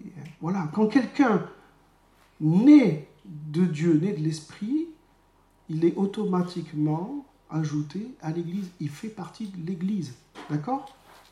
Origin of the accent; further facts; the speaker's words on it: Algeria; born there; Enfin, je suis pas né en France, je suis né en Algérie, mais c'était français à l'époque.